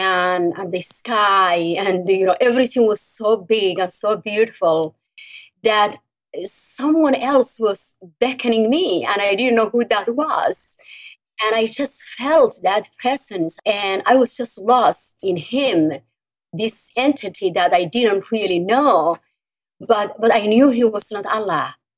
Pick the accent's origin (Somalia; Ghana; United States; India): Somalia; I grew up in a Muslim family. God is doing amazing things in Somalia, but when I was growing up, we were all Muslims.